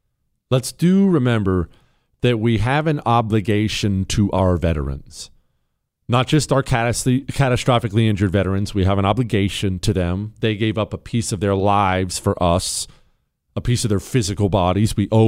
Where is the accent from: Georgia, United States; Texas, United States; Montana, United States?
Montana, United States; I grew up in Montana. I've done it most of my life.